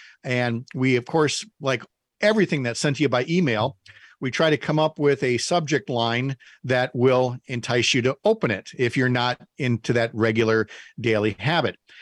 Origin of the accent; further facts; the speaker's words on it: St. Paul, Minnesota, United States; I grew up in St. Paul. That was going to be called Pig's Eye.